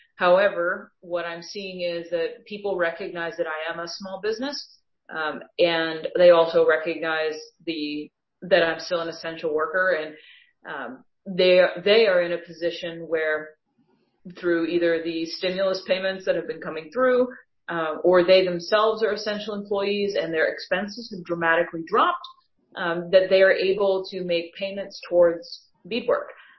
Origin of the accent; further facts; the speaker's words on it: Haverhill, Massachusetts, United States; Like I said, I'm originally from Haverhill, Massachusetts, which is about 20 minutes or so north of the city of Boston.